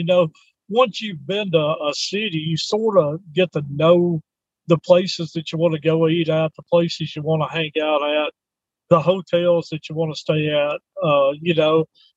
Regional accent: Houston, Texas, United States; Again, another one is going to be my hometown of Houston, Texas. A lot of great places there. And when I go to either or, it feels like I'm back home.

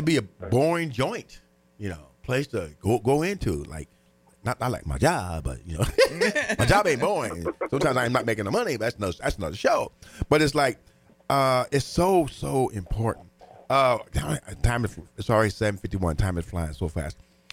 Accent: Terre Haute, Indiana, United States; In my hometown's Terre Haute, but I went to four different high schools and didn't finish none of them.

